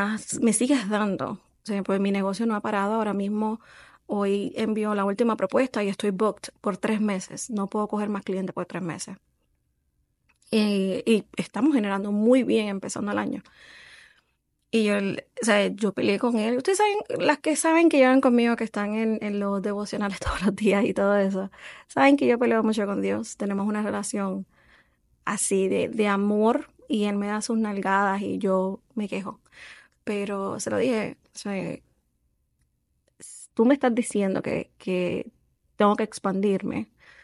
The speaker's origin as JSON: {"language": "Spanish", "country": "Puerto Rico", "said": "yo soy boricua. Los boricuas hablamos de dinero"}